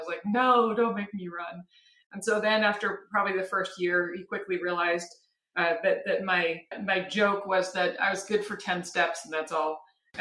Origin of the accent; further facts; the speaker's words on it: Seattle, Washington, United States; also born or lived in Marin County; I am a Northwest girl. So I was born in Seattle. And my dad was actually a Chevron exec. So we moved every 7 years.